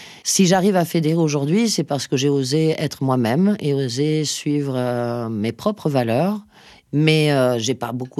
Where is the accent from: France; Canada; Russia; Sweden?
Sweden; J'ai grandi donc en Suède et j'avais une réserve naturelle de je sais pas combien de centaines d'hectares au bord de la Baltique, en terrain de jeu.